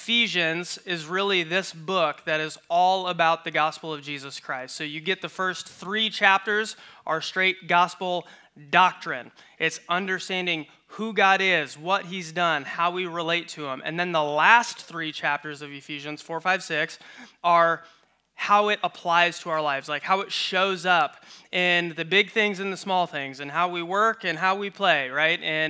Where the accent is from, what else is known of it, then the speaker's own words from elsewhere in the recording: Iowa, United States; But I have lived in Iowa my whole life, born and raised in Northwest Iowa, rural Iowa.